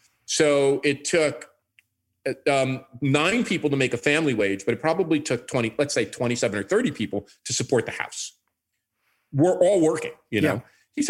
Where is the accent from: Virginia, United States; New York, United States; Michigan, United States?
New York, United States; New York City; as a New Yorker, always hated him.